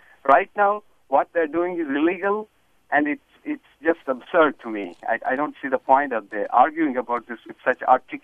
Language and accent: English; India; now in United States; people like me, I came from India. I grew up in India. I am not an American anyway except on paper because I have the green card and my citizenship.